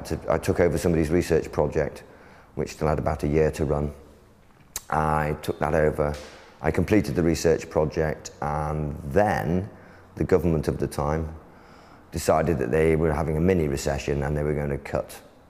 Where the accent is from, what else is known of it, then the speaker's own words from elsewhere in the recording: Sheffield, Yorkshire and the Humber, United Kingdom; now in London, United Kingdom; I moved down to London from Sheffield as a result of the being like, I thought, go down to London.